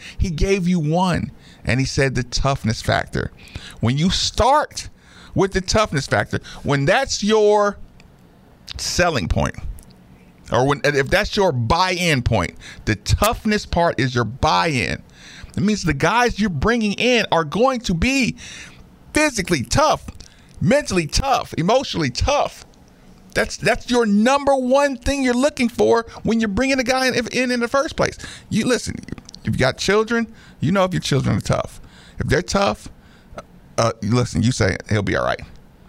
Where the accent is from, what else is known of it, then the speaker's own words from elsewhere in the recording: Clarksville, Tennessee, United States; I grew up on Austin Peay's campus.